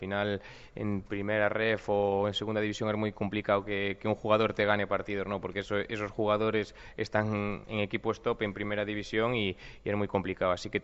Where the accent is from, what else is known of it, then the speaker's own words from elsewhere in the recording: Galicia, Spain; Como buen gallego, volveré a casa tarde o temprano.